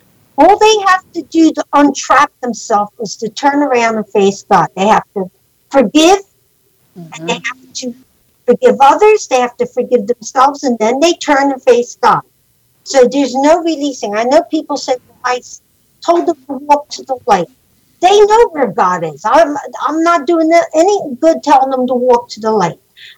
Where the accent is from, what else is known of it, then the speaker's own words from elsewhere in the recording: Philadelphia, Pennsylvania, United States; It's about growing up in South Philly during the 1950s and 60s. And how, because my father owned a grocery store, and he was in competition with every other grocery store